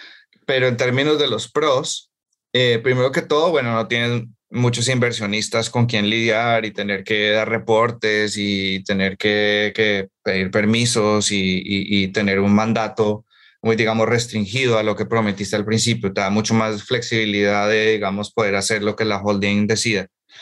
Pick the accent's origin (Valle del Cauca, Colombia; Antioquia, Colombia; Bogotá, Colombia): Bogotá, Colombia; now in United States; yo soy colombiano de Bogotá. Hice mi pregrado en Estados Unidos, estudié ingeniería industrial y economía y cuando me gradué me fui de una a finanzas, me mudé a Nueva York.